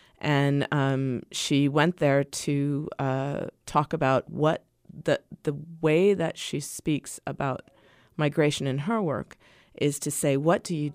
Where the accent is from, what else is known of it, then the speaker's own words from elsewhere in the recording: San Diego, California, United States; I grew up in San Diego, which is on the border with Mexico, of course.